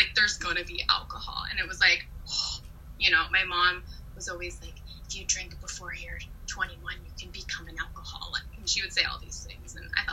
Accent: Kansas, United States; And, I'll start off by saying I grew up in Kansas. That's where I was born.

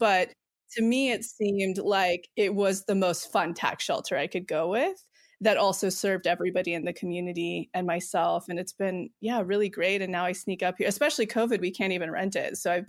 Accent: Modesto, California, United States; So I grew up between Modesto and up here, like lower middle class.

